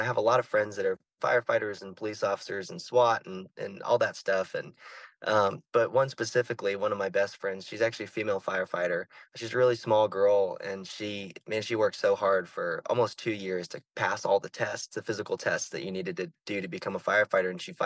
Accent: Florida, United States; But those really, really impacted me growing up in Florida for sure, and shaped the kind of music I make and who I am today.

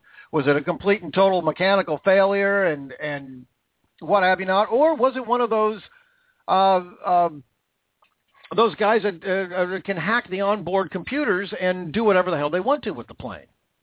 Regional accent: Washington, United States; that mudslide in my home state of Washington yesterday

